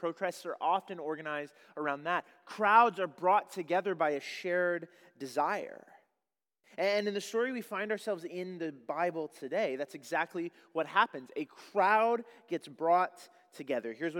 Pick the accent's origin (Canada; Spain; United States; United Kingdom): Canada; Kamloops, British Columbia; She says one of the things she most regrets when we were growing up in Kamloops is that in 2010, when the Olympics took place in Vancouver, 4 hours down the road, not far at all, we didn't go.